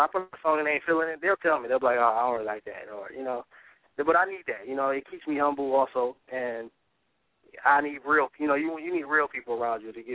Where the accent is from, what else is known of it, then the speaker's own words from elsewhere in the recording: Detroit, Michigan, United States; And being that I'm from Detroit, a lot of that Motown influence is in me